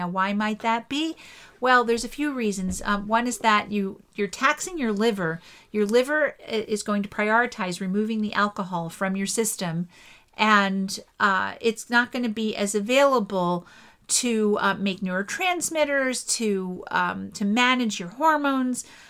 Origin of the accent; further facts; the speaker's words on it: East Windsor, New Jersey, United States; And I grew up on Hawthorn Lane when I was a kid and in East Windsor, New Jersey.